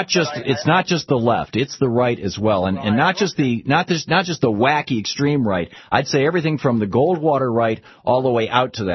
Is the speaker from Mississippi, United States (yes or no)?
no; Michigan, United States; And I used to know these people when I was growing up in Michigan.